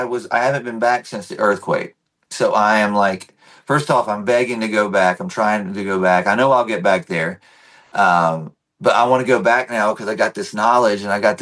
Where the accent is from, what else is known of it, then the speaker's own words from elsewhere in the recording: North Carolina, United States; You know, I'm from North Carolina, where there was a church on every corner.